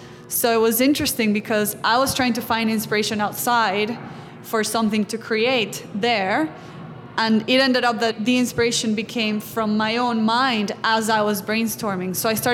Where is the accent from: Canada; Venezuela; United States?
Venezuela; the only one we have in Venezuela, my home country.